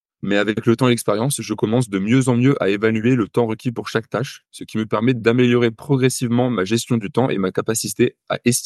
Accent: Reims, Grand Est, France; j'ai 23 ans et je suis originaire de Reims.

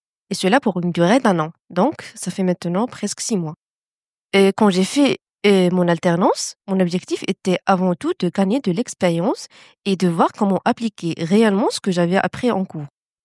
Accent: Morocco; je viens du Maroc.

